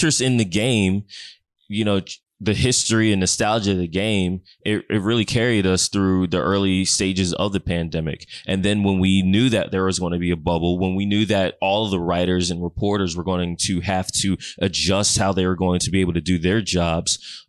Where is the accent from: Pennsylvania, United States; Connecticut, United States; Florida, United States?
Pennsylvania, United States; Philadelphia; now in Los Angeles, United States; I wound up working with youth in a program called City Year in my hometown of Philadelphia. And then that's how I got